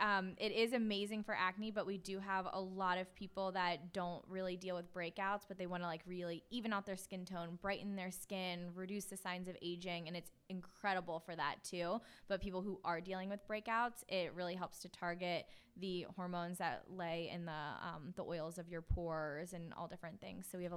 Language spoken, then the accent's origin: English; East Coast, United States; I'm from the East Coast. Like, no one I grew up with ever talked about that before.